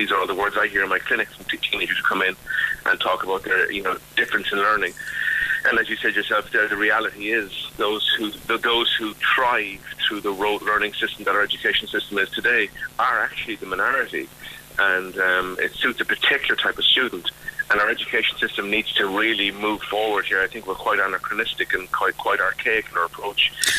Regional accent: Cork, Munster, Ireland; as a young kid growing up in Cork

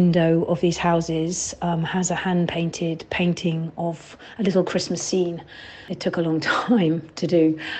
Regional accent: Tunbridge Wells, South East England, United Kingdom; I was born in Tunbridge Wells and my grandparents on my father's side are from Tunbridge Wells. So I've known the Pantiles my whole life.

